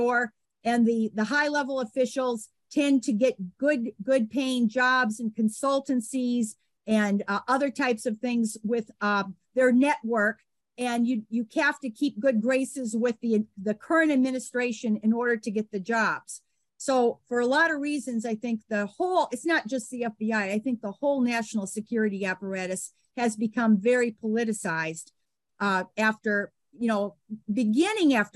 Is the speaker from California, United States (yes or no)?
no; Iowa, United States; And not only was he from Iowa, and I'm from Iowa, so I thought, well, there's a little connection there. You know, I'm from Iowa.